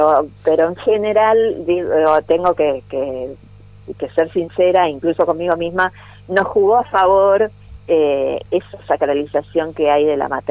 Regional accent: Argentina; sino porque somos ciudadanas argentinas

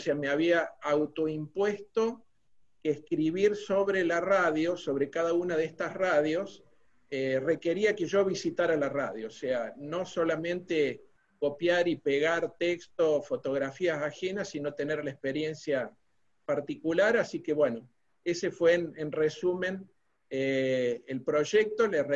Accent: Río Cuarto, Córdoba, Argentina; born there; tengo tíos, abuelos radioaficionados en Río Cuarto, yo nací en Río Cuarto.

